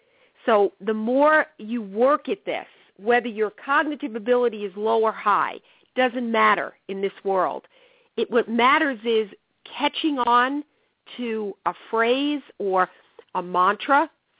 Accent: New York, United States; because remember, I grew up in New York, right near you, in fact, the town over, it's such a small world

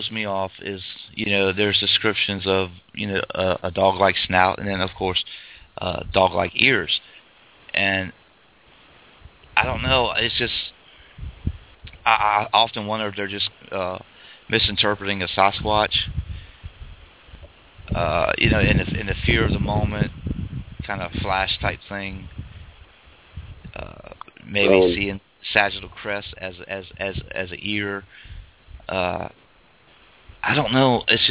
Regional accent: Louisiana, United States; Growing up in South Louisiana, which is where I was born and lived a good portion of my younger life

